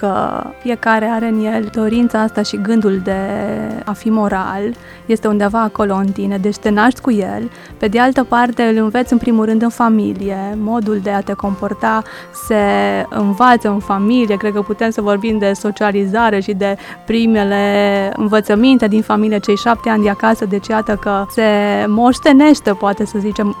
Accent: Romania; Suntem ca și români tradiționali

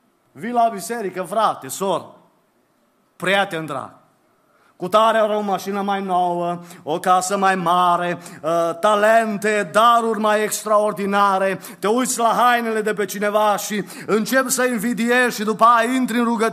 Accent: Transylvania, Romania; cum zice ardeleanul, că eu sunt ardelean

